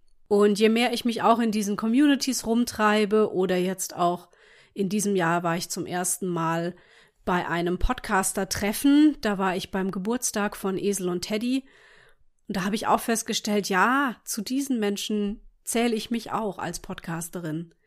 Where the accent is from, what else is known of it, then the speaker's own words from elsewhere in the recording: Neustadt an der Weinstraße, Rhineland-Palatinate, Germany; Ich bin in Neustadt an der Weinstraße aufgewachsen, eine kleine Stadt in der Pfalz, wobei so klein ist sie, glaube ich, inzwischen gar nicht mehr.